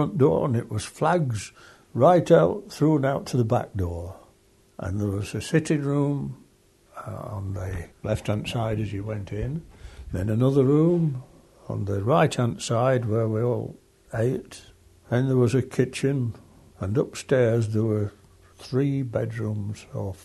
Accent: Oulton, United Kingdom; born there; I was born in August 1922. I was born in Oulton, in a cottage next door but one to the Three Horseshoes, and right opposite the church, of course.

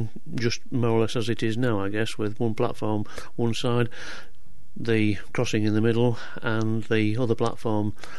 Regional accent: Rothwell, Yorkshire and the Humber, United Kingdom; I was born in Rothwell in 1942, and I grew up in Rothwell.

